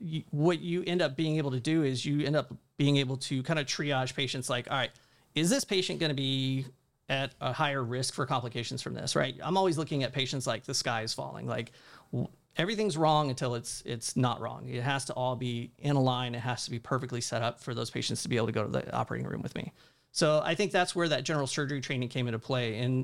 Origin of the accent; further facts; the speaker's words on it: Texas, United States; I'm living up there in New York, New Jersey area, which was a lot of fun, but I'm from Texas.